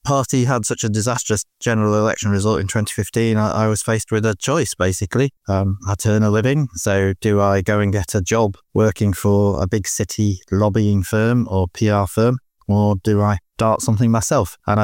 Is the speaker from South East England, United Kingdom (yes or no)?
no; Stockport, North West England, United Kingdom; I'm born in Stockport, a satellite town, I suppose you could call it, of Manchester, way back in 1960. Born in a council house, very loving parents.